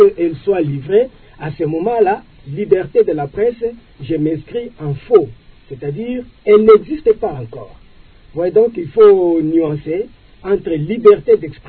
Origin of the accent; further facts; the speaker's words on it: South Kivu, DR Congo; C'est là que ça cloche ici chez nous au Sud Kivu.